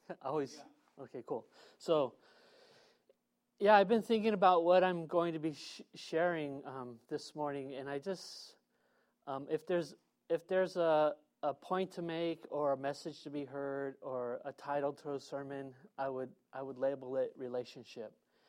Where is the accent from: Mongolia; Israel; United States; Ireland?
United States; San Diego, California; I grew up in Golden Hills. Unfortunately, they changed the name to South Park.